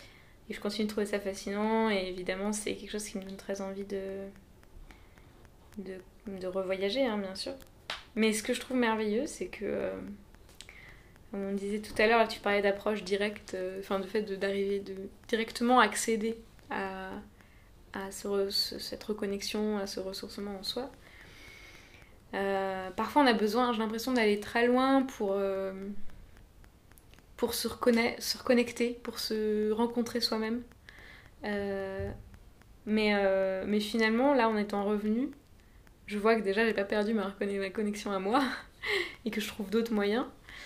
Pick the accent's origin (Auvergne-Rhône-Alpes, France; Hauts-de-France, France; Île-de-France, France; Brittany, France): Île-de-France, France; Paris; En tant que Français, Parisien, on se plaint souvent, surtout Parisien, on se plaint souvent d'être à Paris